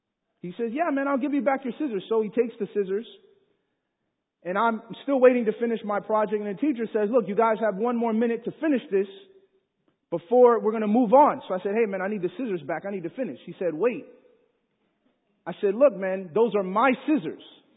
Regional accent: Chicago, Illinois, United States; Now, I grew up in Chicago, so you can imagine people are a little aggressive, you know.

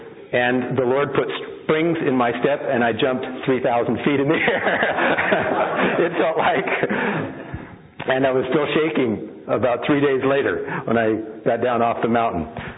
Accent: California, United States; And so I grew up in California and pastored in Arizona

